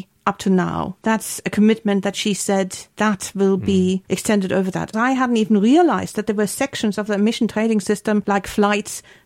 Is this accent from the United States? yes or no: no; Germany; growing up in Germany, I've almost always lived near the Rhine River.